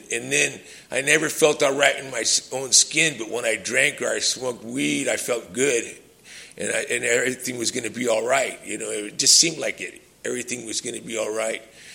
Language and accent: English; Hawaii, United States; for me, growing up in Hawaii, I never felt, I didn't like it that much when I first moved there when I was young because I was a white boy